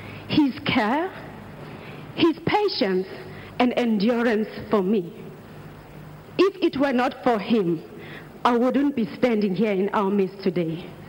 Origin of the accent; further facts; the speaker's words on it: South Africa; also born or lived in Nigeria; I am from South Africa and Nigeria.